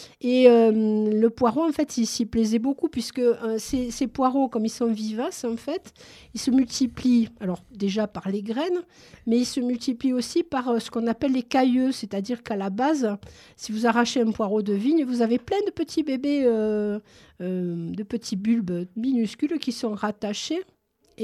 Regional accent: Nîmes, Occitanie, France; born there; je ne suis pas née ici, je suis née dans le Midi.

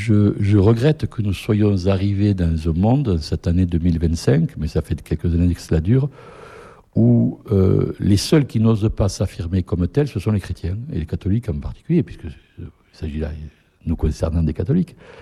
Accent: Occitanie, France; Moi, je suis natif des Hautes-Pyrénées.

